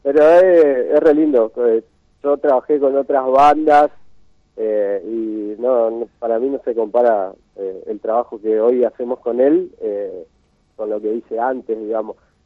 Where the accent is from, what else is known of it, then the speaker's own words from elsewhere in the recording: Resistencia, Chaco, Argentina; Somos de Resistencia, sí, nacimos acá